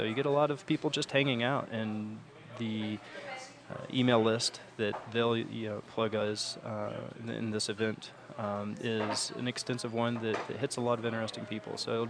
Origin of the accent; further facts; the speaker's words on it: Louisville, Kentucky, United States; I was really excited that my hometown of Louisville, Kentucky, had an Ignite.